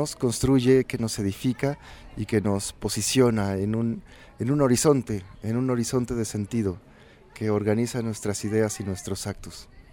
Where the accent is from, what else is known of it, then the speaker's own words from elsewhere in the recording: Mexico City, Mexico; Soy artista visual y vengo de la Ciudad de México.